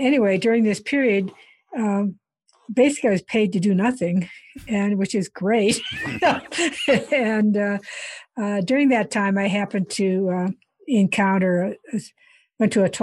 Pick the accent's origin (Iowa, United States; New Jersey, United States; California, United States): Iowa, United States; the shorter version of the story is I grew up in Iowa, and then after I went to college in Iowa